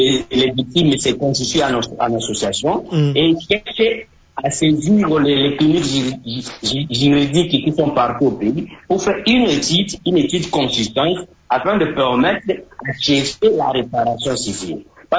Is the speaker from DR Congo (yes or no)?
yes; Kisangani, Tshopo, DR Congo; C'est ce qui a été fait chez nous à Kisangani.